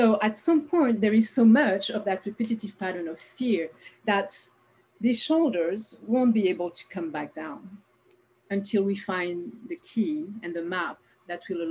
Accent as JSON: {"language": "English", "country": "France", "tie": "born there", "also_born_or_lived": "California / New Zealand / Hawaii / British Columbia", "accent": "French", "second_language": "English", "moved": "yes", "said": "you must have recognized a French accent. Yes, I was born in France and I lived in California, in New Zealand, in Hawaii, in British Columbia, in Indonesia"}